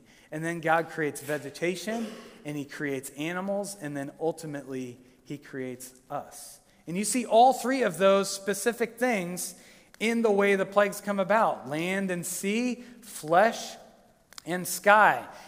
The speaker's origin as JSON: {"language": "English", "region": "Minnesota", "country": "United States", "tie": "born or raised there", "said": "But I grew up in Minnesota, and I remember camping out in the wilderness by a lake in Minnesota"}